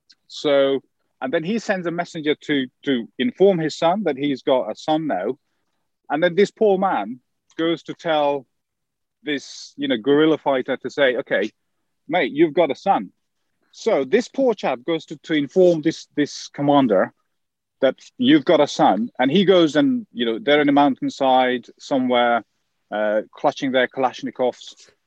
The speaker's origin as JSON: {"language": "English", "country": "Afghanistan", "said": "When I was born, you know, during the Afghan-Soviet war, I come from the Hazara ethnic group."}